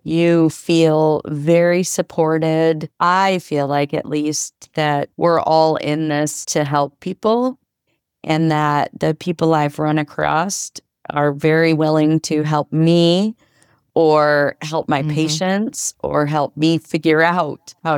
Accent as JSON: {"language": "English", "town": "Roanoke", "region": "Indiana", "country": "United States", "said": "I moved back to the area. I'm originally from Roanoke and the Huntington area, and my mom lives in Akron, and I spent some time in Akron in my early 20s"}